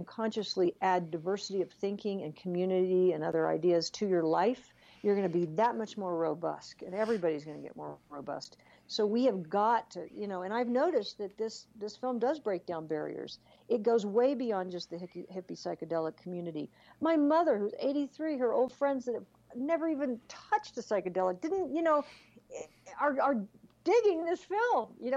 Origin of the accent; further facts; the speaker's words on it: Oklahoma, United States; I'm from Oklahoma, so I know what that differential is.